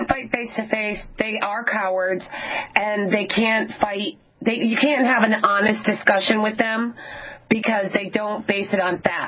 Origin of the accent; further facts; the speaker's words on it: Ireland; You'll appreciate this because I'm Irish.